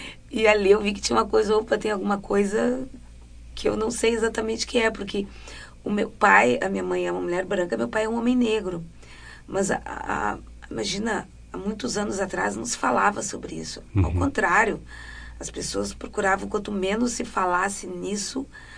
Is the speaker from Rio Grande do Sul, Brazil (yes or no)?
yes; Lajeado, Rio Grande do Sul, Brazil; born or raised there; also born or lived in Taquari